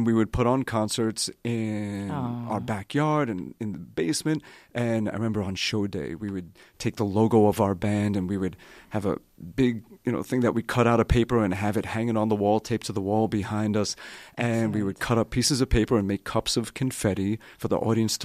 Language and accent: English; Brooklyn, New York, United States; born there; I was born September 1969 in a hospital in Brooklyn.